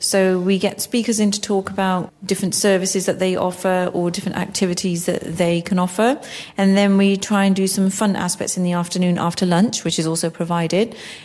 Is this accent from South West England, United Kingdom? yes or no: yes; Bristol, South West England, United Kingdom; I'm also from Bristol.